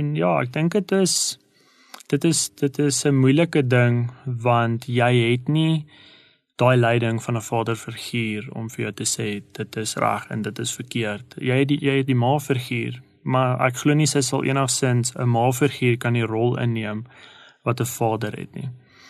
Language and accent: Afrikaans; Pretoria, Gauteng, South Africa; also born or lived in Durban; ek is gebore in Durban. Ek het toe ek baie jonk was teruggetrek, uit my maal op Pretoria toe getrek. En ek het my hele lewe lank groot geword in die Montana area